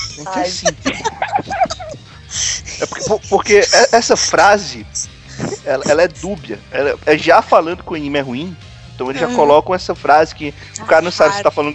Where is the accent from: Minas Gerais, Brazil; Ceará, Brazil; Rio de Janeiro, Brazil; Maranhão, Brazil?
Ceará, Brazil; Fortaleza; Então eu posso falar normalmente que eu agora meu sotaque que... vale porque eu sou de Fortaleza.